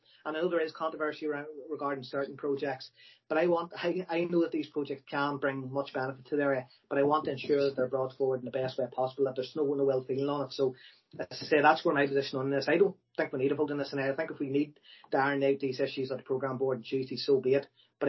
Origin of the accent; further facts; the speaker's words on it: Newry, Northern Ireland, United Kingdom; You know, I'm someone who was born and raised in Newry, and I want to see the city develop